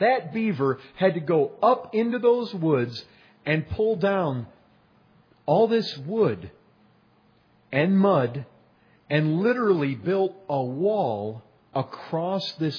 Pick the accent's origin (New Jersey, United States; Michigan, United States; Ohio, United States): Michigan, United States; We didn't see that where I grew up in Michigan, but that's ants, carpenter ants.